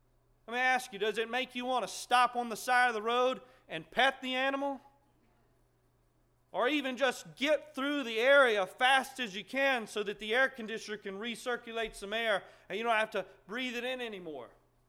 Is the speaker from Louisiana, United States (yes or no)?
yes; New Orleans, Louisiana, United States; I grew up in New Orleans, Louisiana.